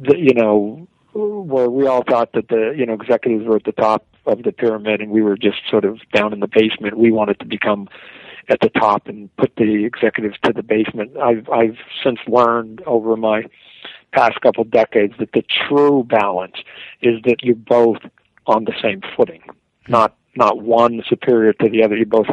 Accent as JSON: {"language": "English", "country": "Canada", "said": "Well, I'm Canadian."}